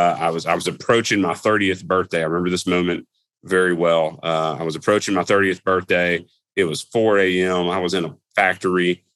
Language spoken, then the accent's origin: English; Tupelo, Mississippi, United States; also born or lived in Shanghai, China; spent the beginning of my career working for a local furniture manufacturer that was based in Tupelo, my hometown, that had a global supply chain sourcing components out of China. I lived in Shanghai